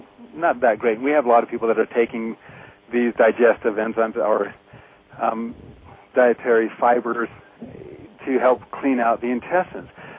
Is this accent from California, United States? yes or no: yes; California, United States; now in Utah, United States; Yeah, I grew up in California, and I went to Utah skiing 1 year